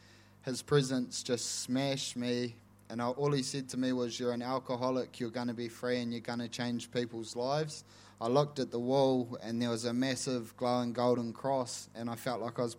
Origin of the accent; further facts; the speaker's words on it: Invercargill, Southland, New Zealand; born there; I was born in Invercargill.